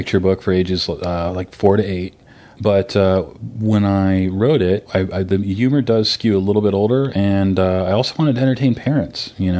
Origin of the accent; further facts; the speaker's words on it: Hudson, Ohio, United States; also born or lived in Stow; grew up in a town by Akron, Hudson, Ohio, and then for the second part of my childhood, my teen years, I grew up in Stowe, Ohio.